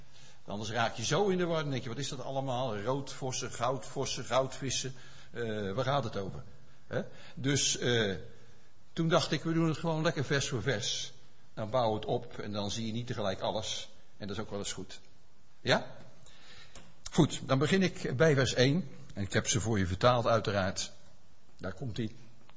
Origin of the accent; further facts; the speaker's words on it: Netherlands; Of Zacharia, voor ons is dat wat duidelijker, denk ik, als Nederlanders.